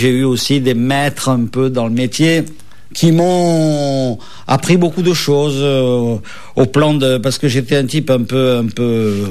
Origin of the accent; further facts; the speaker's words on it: Nîmes, Occitanie, France; also born or lived in Marseille / Alès; Moi, je suis né à Marseille, mais en fait, j'ai grandi dans le Gard, dans le département du Gard, d'abord dans la région d'Alès, puis celle de Nîmes. Et là où je suis allé au lycée à Nîmes, où j'ai tapé dans mes premiers ballons à Nîmes Olympique.